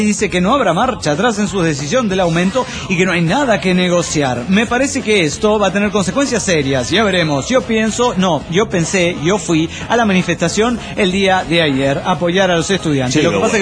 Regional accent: Oruro, Bolivia; now in Cochabamba, Bolivia; Aunque vivo en Cochabamba y yo soy de Oruro originario, como buen orureño, hincha del club de fútbol San José, por lo que nos llaman Santos.

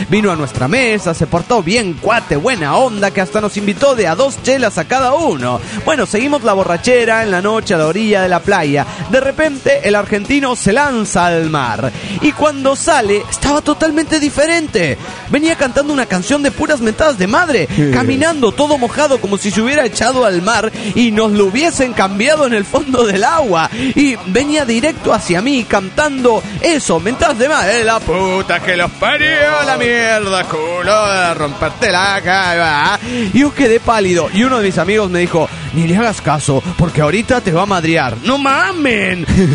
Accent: Chetumal, Quintana Roo, Mexico; de Chetumal, Quintana Roo, México.

